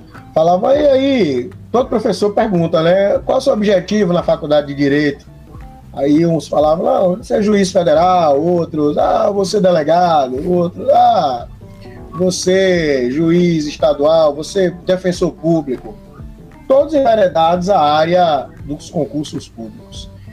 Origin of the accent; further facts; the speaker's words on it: Itapiramutá, Bahia, Brazil; also born or lived in Jacobina; now in Salvador, Brazil; minha mãe acabou dando a luz em Jacobina, voltei, fui criado minha vida toda em Itapiramutá, estudei em Itapiramutá, depois saí, fui estudar em Jacobina, estudei em Irecê, estudei em Jacobina, depois vim fazer faculdade em Salvador, me formei por aqui, né?